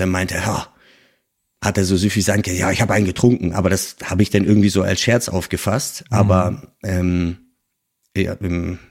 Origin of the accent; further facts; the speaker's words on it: Hamburg, Germany; ich bin behütet aufgewachsen so in der Kindheit. Wir hatten ein gemütliches Häuschen mit Garten am Rand von Hamburg.